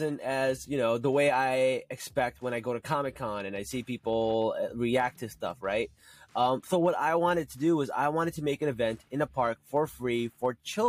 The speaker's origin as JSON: {"language": "English", "town": "Newark", "region": "New Jersey", "country": "United States", "tie": "born or raised there", "said": "Like, I grew up in Newark. I grew up near Jersey City."}